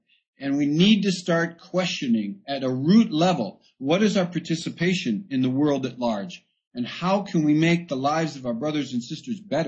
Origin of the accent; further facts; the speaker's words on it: United States; And I said, no, I'm an American.